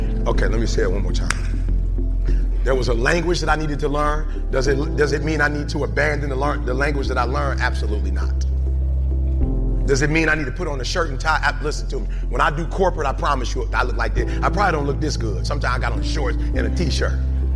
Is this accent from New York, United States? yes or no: no; Detroit, Michigan, United States; Let me tell you how I know. I'm from Detroit.